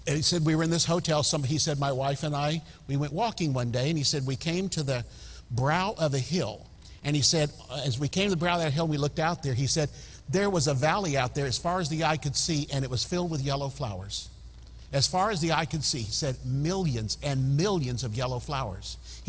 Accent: Tulsa, Oklahoma, United States; I was born in Tulsa. I was born at St. John's Hospital. I lived in the south side of Tulsa.

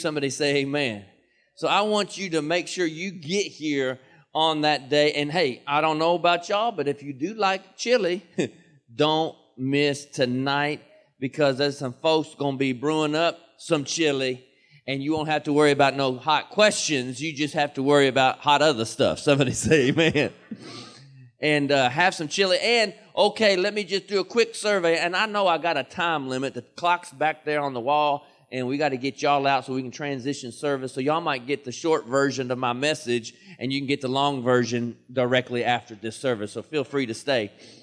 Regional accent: Kentucky, United States; I said, well, I don't read a lot. I'm from Kentucky.

